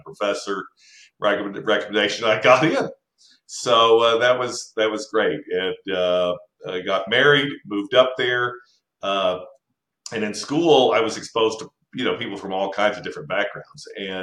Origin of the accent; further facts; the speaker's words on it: Dallas, Texas, United States; I certainly haven't lived outside the state. My parents were born, I was born and raised in Dallas.